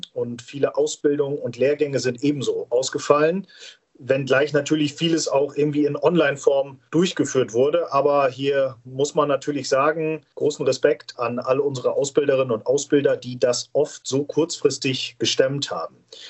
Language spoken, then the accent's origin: German; Garrel, Lower Saxony, Germany; in meiner Heimatortsgruppe, in meiner Heimatgemeinde in Garrel.